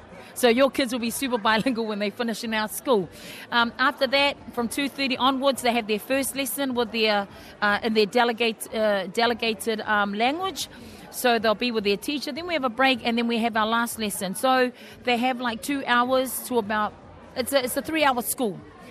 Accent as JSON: {"language": "English", "country": "New Zealand", "said": "we're from New Zealand. But remember, your first Tongan and Samoan, that is your culture."}